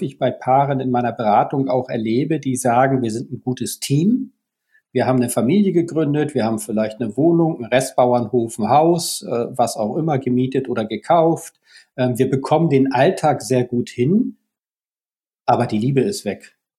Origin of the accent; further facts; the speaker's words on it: Schleswig-Holstein, Germany; Ich lebe jetzt in meiner Heimat Schleswig-Holstein.